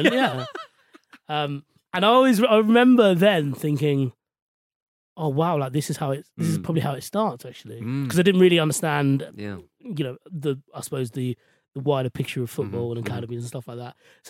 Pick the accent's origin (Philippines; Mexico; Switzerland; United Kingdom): United Kingdom; London; I was born and raised in West London